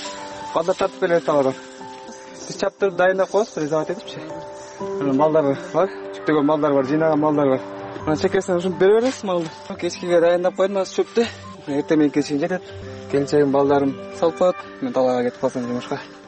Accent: Chym-Korgon, Chuy Region, Kyrgyzstan; Чымкоргон айылында тейөл өскөм. Чымкоргон мектебин бүткөн эмес он биринчи классты.

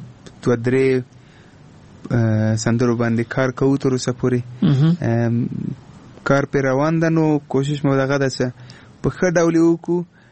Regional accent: Afghanistan; نه زه افغان یم خو هندي ژبه ما زده کړې

